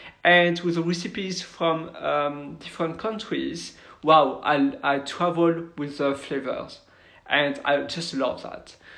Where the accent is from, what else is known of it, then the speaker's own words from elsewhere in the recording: Belgium; English is a second language; In my case, I'm from Belgium